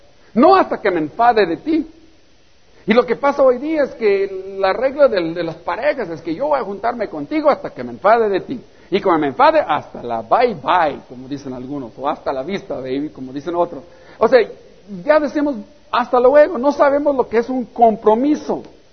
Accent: Maneadero, Baja California, Mexico; no sé si aquí en Ensenada, pero en Manadero, en mi pueblo, ¿sabes qué? Casi nadie se casa.

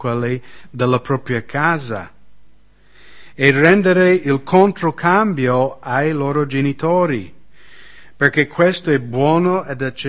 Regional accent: United States; Io non sono d'accordo che purtroppo nel mio paese c'è troppo facilmente l'usanza di gettare gli anziani nella casa di riposo negli Stati Uniti.

